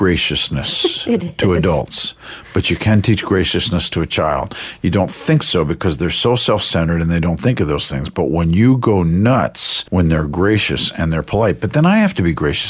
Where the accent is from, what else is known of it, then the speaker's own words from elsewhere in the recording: Bethesda, Maryland, United States; the house where I grew up in Bethesda, Maryland